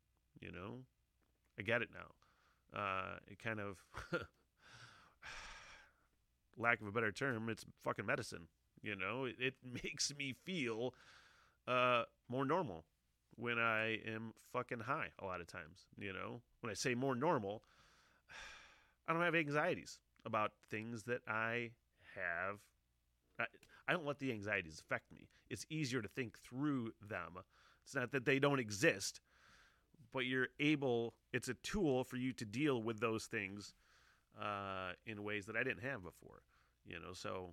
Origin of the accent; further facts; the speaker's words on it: Kalkaska, Michigan, United States; That my hometown, woo, my hometown is a weed mecca, kind of for Michigan, for the state almost. I mean, one of, probably, but up until this point, historically, just a small, beat down, fucking middle of nowhere town in the middle of nowhere, northern Michigan